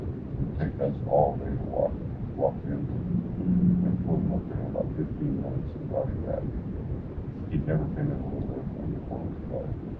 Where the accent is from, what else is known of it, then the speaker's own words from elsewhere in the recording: Great Falls, Montana, United States; We got up to Great Falls there, and that's my home country.